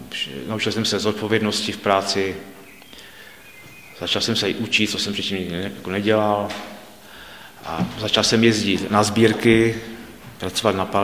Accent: Místek, Moravian-Silesian Region, Czechia; jsem se ocitl v azylovém domě u nás v Místku

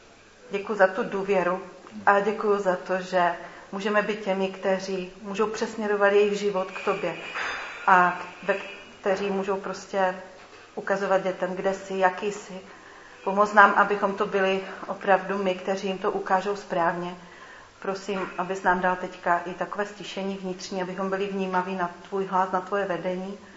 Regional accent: Ostrava, Moravian-Silesian Region, Czechia; now in Český Krumlov, Czechia; Jinak jsem původně z Ostravy, teda z ostravského sboru

